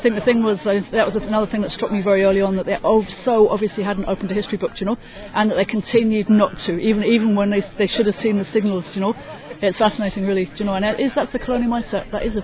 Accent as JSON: {"language": "English", "region": "England", "country": "United Kingdom", "tie": "born or raised there", "said": "like I grew up in England, and the thing that struck me immediately was just the whole colonial mindset"}